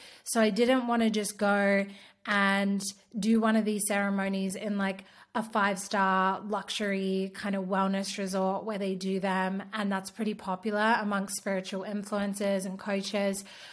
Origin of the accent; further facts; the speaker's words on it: Australia; I am also an Aussie gal from the bush